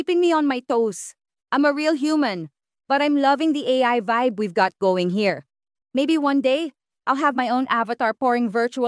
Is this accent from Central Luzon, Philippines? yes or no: yes; San Fernando, Central Luzon, Philippines; I'm from the Philippines. I was born and raised in a tight-knit community in San Fernando, Pampanga, a bustling small town in the Philippines where our Filipino and Chinese cultures blend seamlessly. My parents, a Hokkien Filipino couple